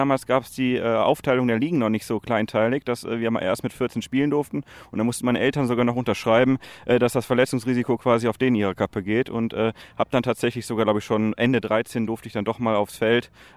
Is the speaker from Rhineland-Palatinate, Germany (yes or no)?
no; Remscheid, North Rhine-Westphalia, Germany; Ja, ich habe hier in der Jugend angefangen, damals noch in der Defense.